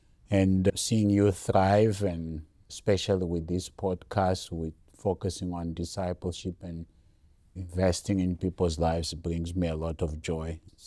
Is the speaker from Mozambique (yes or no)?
yes; Mozambique; I was born in Mozambique, grew up in a pastoral home. Both my parents were pastors